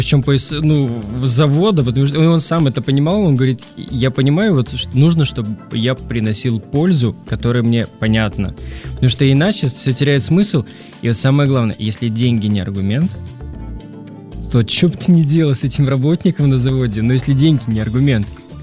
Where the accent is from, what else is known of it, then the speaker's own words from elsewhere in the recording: Kazakhstan; Есть у меня такой товарищ, вот я сам из Казахстана